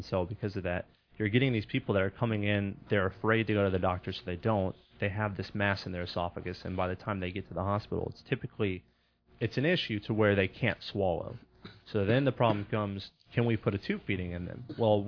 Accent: Houston, Texas, United States; Okay, so I'm from Houston. I went to Klein High School, actually, and I played soccer at Klein High School.

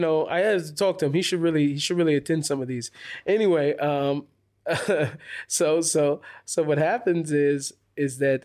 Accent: Seattle, Washington, United States; coming from where I came from, I grew up in Seattle.

